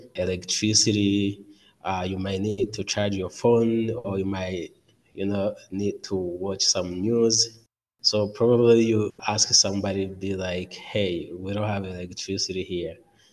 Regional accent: Southern Province, Rwanda; English is a second language; I grew up in Rwanda, in the south part of the country. It's exactly the village next to Burundi. So I grew up at the border of Rwanda and Burundi. That means I can speak fluently Kirundi.

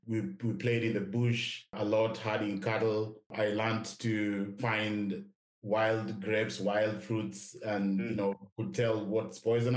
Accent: Kitale, Trans-Nzoia County, Kenya; I grew up in Kitale, Kenya, an agricultural town situated at the base of Mount Elgon near the Ugandan border with Kenya. And Kitale is often referred to as Kenya's breadbasket due to its fertile farmland.

